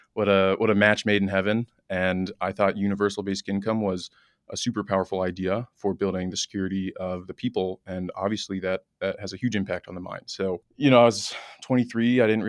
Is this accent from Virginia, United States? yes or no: yes; Virginia, United States; where I grew up in Northern Virginia, which, you know, is a sort of wholesome American suburb, I guess.